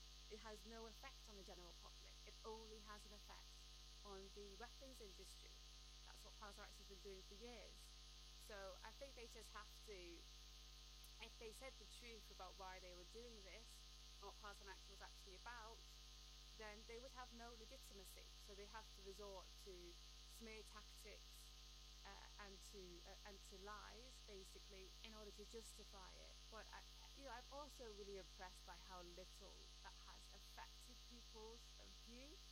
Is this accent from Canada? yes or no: no; United Kingdom; I am Palestinian, I am Iraqi. I was also born and raised in Britain.